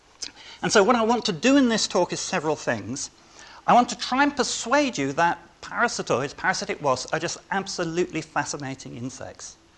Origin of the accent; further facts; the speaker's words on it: Bristol, South West England, United Kingdom; I grew up largely in Bristol